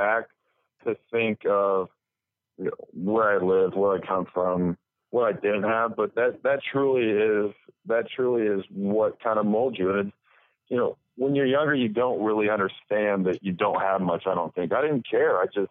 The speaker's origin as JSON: {"language": "English", "region": "Illinois", "country": "United States", "said": "because I'm from Southern Illinois."}